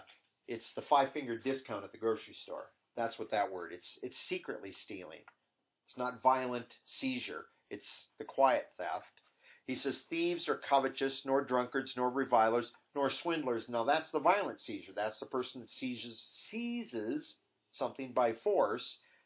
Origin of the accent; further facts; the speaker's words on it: United States; This runs, however, just runs against everything pretty much most of us have been trained with growing up in America since we're kids.